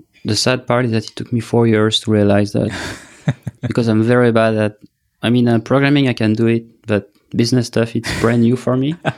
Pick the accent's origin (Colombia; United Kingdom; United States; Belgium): Belgium; English is a second language; Me, I'm from Belgium.